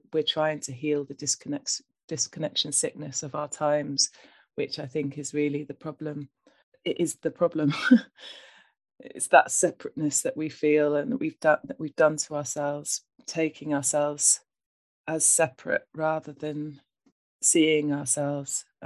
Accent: South West England, United Kingdom; I grew up in Cornwall, so I wasn't in a house that didn't have a bathroom, but I was out all the time, you know, in nature

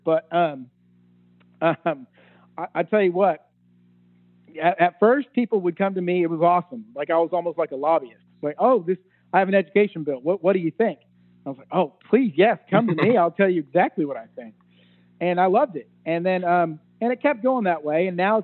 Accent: Norman, Oklahoma, United States; I'm from Norman, wanted to teach in Norman really bad

